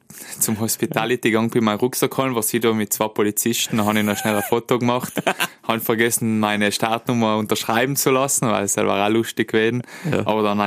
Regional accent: Trentino-Alto Adige, Italy; weil ich glaube, so als Südtiroler, da hat man schon nochmal einen Tucken mehr zusammen.

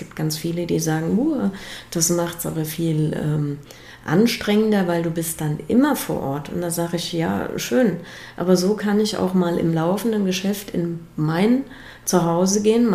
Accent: Appenheim, Rhineland-Palatinate, Germany; Jetzt ist Appenheim mein Heimatort und es ist mein Lebenstraum schon immer gewesen, in meinem Heimatort ein Restaurant zu eröffnen.

